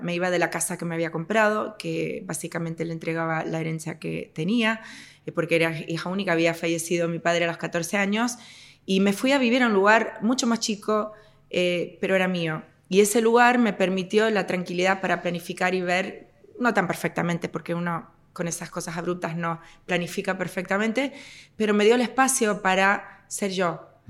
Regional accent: Spain; me crié en España con un padre canario, una madre norteamericana, algo bastante particular, y los dos me enseñaron las dos culturas

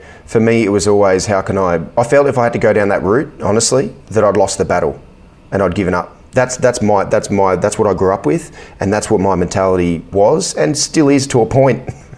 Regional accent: Australia; And for me, growing up in Australia, that's something that I never, ever, ever considered doing.

